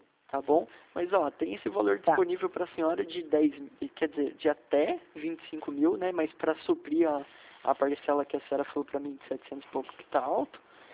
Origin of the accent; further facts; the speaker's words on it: São José dos Campos, São Paulo, Brazil; Eu sou de São José dos Campos.